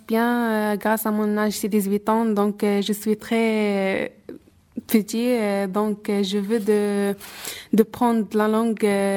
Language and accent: French; Rabat-Salé-Kénitra, Morocco; j'ai 18 ans, je suis marocaine. Je viens de la ville de Sidès, une petite ville de région de Kémisset, au corps des montagnes d'Atlas. Et c'est beau, c'est super calme, c'est beau.